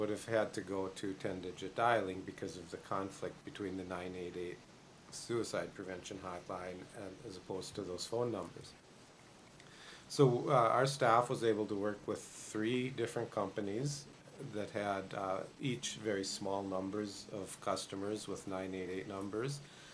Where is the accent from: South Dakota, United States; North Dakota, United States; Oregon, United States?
North Dakota, United States; Hazen; my hometown of Hazen, we have the old traditional landline phone numbers